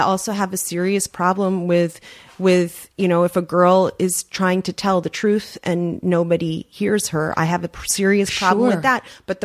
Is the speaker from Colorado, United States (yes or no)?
no; New York City, New York, United States; I grew up on the Upper West Side.